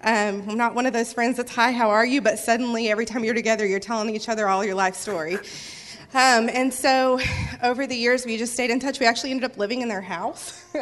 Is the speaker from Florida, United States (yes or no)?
yes; Florida, United States; now in Oxford, United States; We are originally from Florida, but we have relocated to Oxford, Alabama. We've been there for almost 4 years, and we've been in practice 3 years as of March.